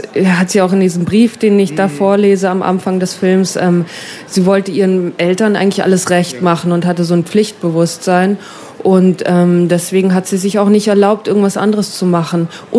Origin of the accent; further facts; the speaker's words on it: Bavaria, Germany; also born or lived in United States; ich bin in der Nähe von San Francisco geboren, habe da ein paar Jahre mit meiner Mutter gelebt und dann sind wir zurück an den Walchensee. Und seitdem pendel ich eigentlich zwischen Amerika und Deutschland.